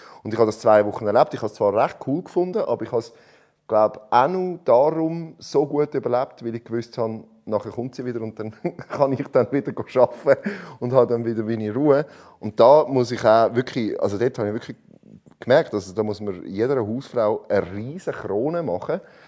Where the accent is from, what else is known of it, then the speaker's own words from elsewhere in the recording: Zurich, Switzerland; wir sind beide aus Zürich.